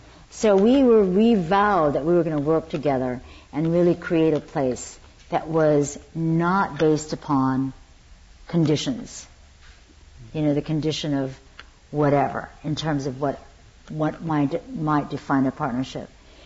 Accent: Stockton, California, United States; born there; I was born in Stockton, California, and a year later we were incarcerated in 10 different concentration camps throughout the United States as Japanese Americans.

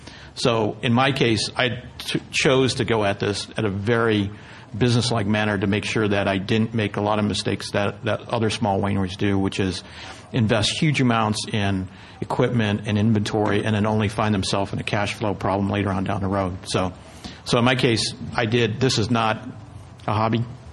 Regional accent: Jackson, Michigan, United States; now in California, United States; I grew up in Jackson.

